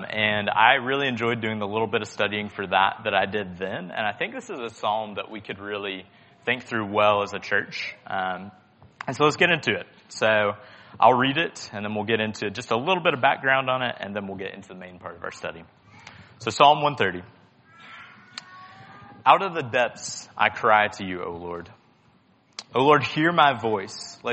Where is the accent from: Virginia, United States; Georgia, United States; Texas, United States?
Georgia, United States; So I'm from Paulding County. All my family lives there.